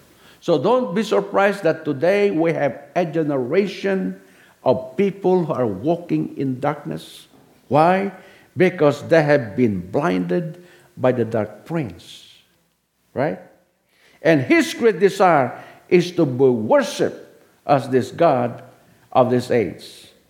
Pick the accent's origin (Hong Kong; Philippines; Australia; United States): Philippines; Ilocos Region; Many years ago, when I was growing up in the Ilocos Norte, I did not know what the Bible is all about.